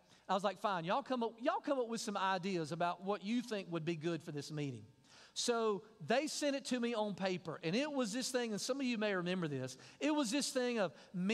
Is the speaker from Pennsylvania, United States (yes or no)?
no; Mississippi, United States; accent: redneck country; I love my accent. And when I call my friends from Mississippi, I just slide right back down into it. And I'm proud of my accent.